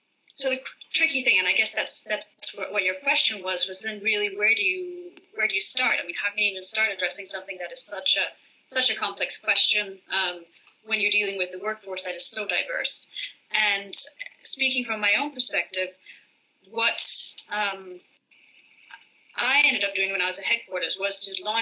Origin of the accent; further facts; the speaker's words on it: Denmark; also born or lived in Geneva; now in Mogadishu, Somalia; I am originally from Denmark, where I've grown up most of my life.